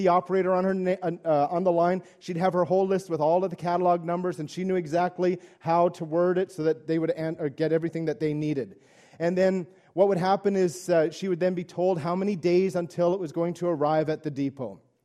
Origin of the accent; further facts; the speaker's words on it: Newfoundland and Labrador, Canada; as you know, I am from Newfoundland, so I try and teach you some language from my mother tongue.